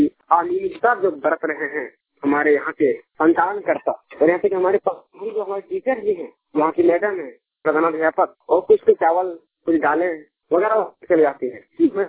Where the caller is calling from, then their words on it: Chakkari, Jharkhand, India; मैं ग्राम चक्करी पोस्टी चढ़ाना थाना विष्णुगढ़ जिला हजारीबाग से बोल रहा हूँ, जो मेरे गांव चक्करी